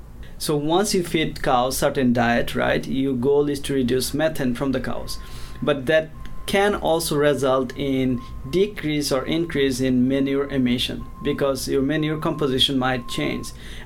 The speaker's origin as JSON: {"language": "English", "country": "Bangladesh", "tie": "born or raised there", "second_language": "English", "moved": "as an adult", "said": "I did my undergrad back home in Bangladesh. So I'm originally from Bangladesh, and I grew up in a crop livestock integrated farms."}